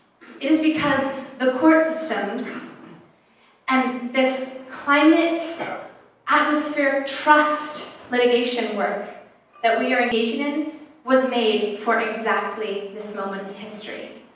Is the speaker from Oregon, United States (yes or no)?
yes; Oregon, United States; increased asthma and other illnesses in my home state amongst my fellow cohort of Oregonians.